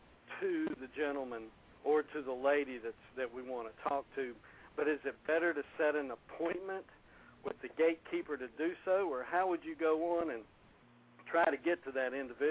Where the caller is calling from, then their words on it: Columbia, South Carolina, United States; I'm in Columbia, South Carolina today.